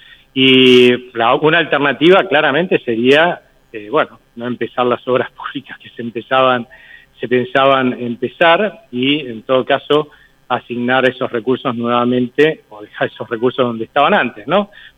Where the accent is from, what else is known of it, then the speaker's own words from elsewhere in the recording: Argentina; como los argentinos no demandamos esos papelitos de colores